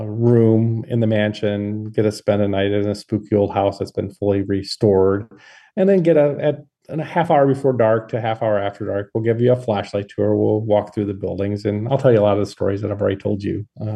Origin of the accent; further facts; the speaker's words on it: Midwest, United States; accent: Midwest; horror. There's my Midwest accent coming through.